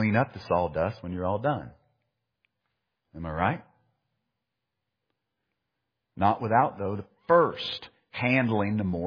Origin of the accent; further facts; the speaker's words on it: Midwest, United States; Growing up in the Midwest, you become familiar with moles. I think out here in mountain country, sometimes they say voles and a lot of different other descriptions.